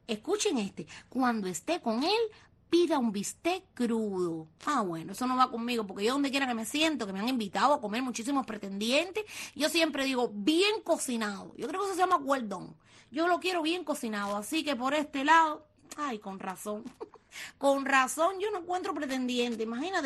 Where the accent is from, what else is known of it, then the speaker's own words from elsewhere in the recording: Cuba; Pero como buena cubana